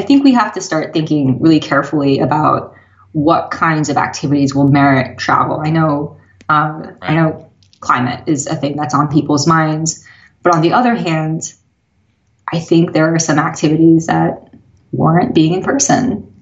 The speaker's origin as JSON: {"language": "English", "town": "Stillwater", "region": "Oklahoma", "country": "United States", "tie": "born or raised there", "said": "Yeah, they were at Oklahoma State University, so we were in Stillwater for most of the time. We were in Oklahoma."}